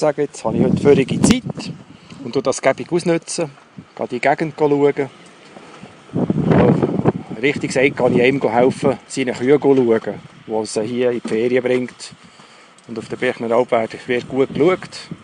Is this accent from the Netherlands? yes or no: no; Switzerland; now in Aargau, Switzerland; Im Moment lebe ich im Aargau. Aufgewachsen bin ich im Bergbiet.